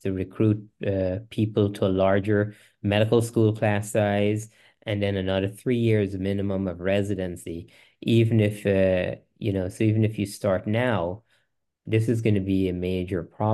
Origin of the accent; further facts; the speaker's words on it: Guyana; which growing up in Guyana, I had seen there was a legendary physician there